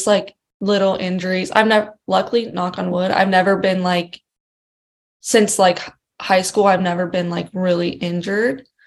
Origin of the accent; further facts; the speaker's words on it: Utah, United States; I played college soccer in Utah for a reason, and that's because I'm like from there and I wanted